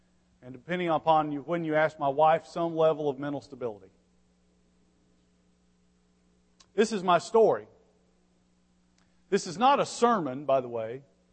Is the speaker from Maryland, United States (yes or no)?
no; Blytheville, Arkansas, United States; I'm from Blytheville, by the way. Beautiful, beautiful place, Lily of the Valley.